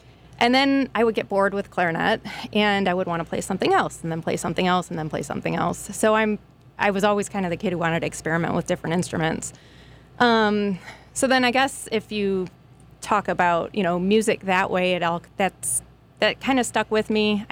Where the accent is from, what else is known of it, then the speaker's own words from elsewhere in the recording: Evergreen Park, Illinois, United States; Evergreen Park was a fun town. I was blessed to be able to stay in the same house.